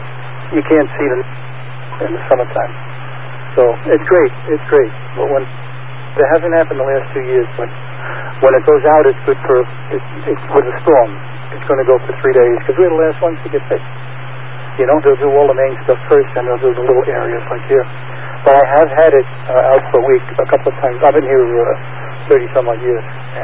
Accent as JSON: {"language": "English", "town": "Astoria", "country": "United States", "tie": "born or raised there", "said": "I grew up in Astoria, by the way. Moved up here a number of years ago."}